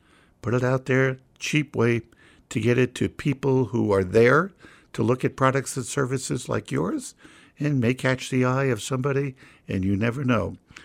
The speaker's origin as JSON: {"language": "English", "region": "Colorado", "country": "United States", "said": "We're from Colorado, so we love those images."}